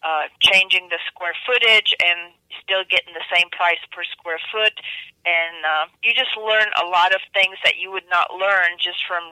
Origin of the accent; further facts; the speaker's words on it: Czechia; English is a second language; now in United States; I'm bilingual and I was born in Czechoslovakia, came to this country as an immigrant.